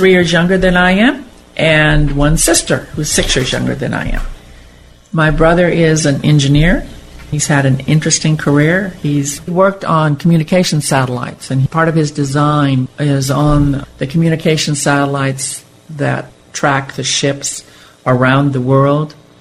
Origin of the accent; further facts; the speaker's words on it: Beemer, Nebraska, United States; born there; I was born in Beamer, Nebraska.